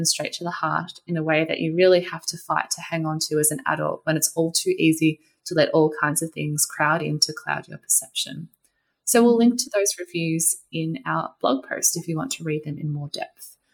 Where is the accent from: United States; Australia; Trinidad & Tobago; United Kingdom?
Australia; born there; My parents were both born in Australia. I was born in Australia, and I'm not a visible minority.